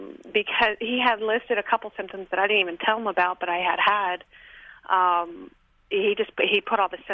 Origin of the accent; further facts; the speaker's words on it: Louisiana, United States; Mostly Louisiana.